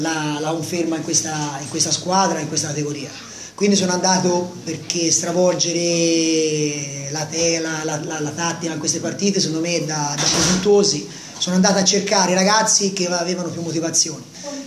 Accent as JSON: {"language": "Italian", "town": "Empoli", "region": "Tuscany", "country": "Italy", "said": "io sono d'Empoli"}